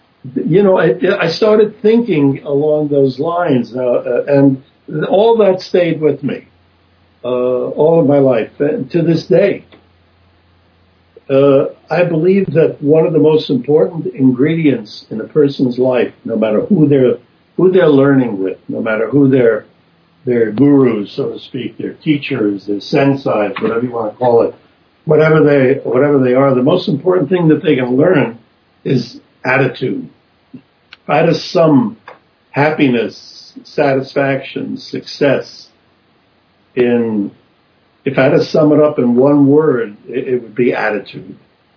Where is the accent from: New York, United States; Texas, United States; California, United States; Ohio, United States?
Texas, United States; Listen to somebody from, I'm from Texas.